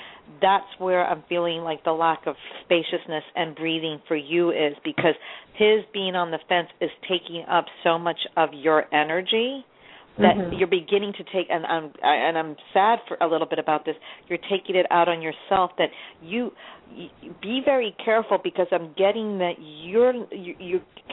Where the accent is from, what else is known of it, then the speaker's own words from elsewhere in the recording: New York, United States; I'm like, why? And I'm from New York.